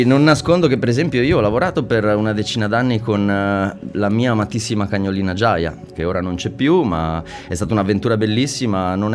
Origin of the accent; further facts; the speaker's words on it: Milan, Lombardy, Italy; born there; Io sono nato a Milano, ahimè, una città che non amo molto